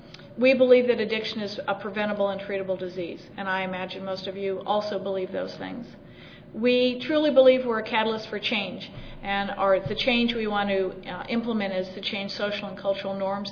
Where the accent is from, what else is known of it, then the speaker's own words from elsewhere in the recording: Oregon, United States; All right, there's another Oregon girl in the room.